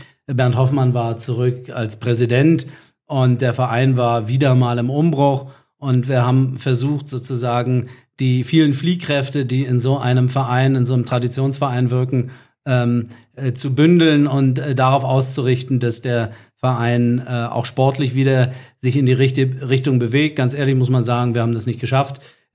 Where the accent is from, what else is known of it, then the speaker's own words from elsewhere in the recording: Berlin, Germany; versucht wieder in meiner Heimat, also in Berlin, Fuß zu fassen.